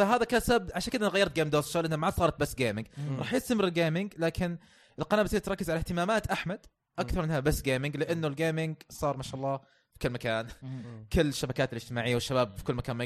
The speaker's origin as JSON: {"language": "Arabic", "town": "Riyadh", "region": "Riyadh Province", "country": "Saudi Arabia", "said": "طب إحنا عندنا في السعودية ما عندنا مترو صح؟"}